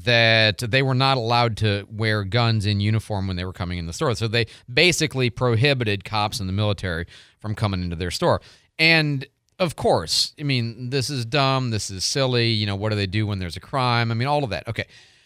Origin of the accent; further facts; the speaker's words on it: Chicago, Illinois, United States; But, you know, I'm from Chicago, so that's my view.